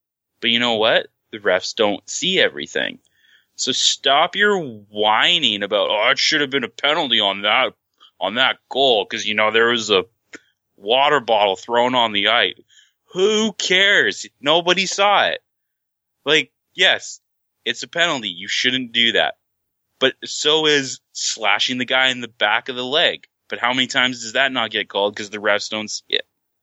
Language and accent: English; Canada; I'm Canadian